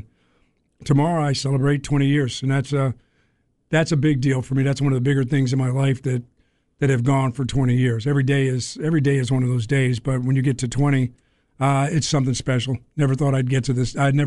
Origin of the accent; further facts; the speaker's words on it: Pennsylvania, United States; as a kid growing up in Pennsylvania, that's what you did. You drank.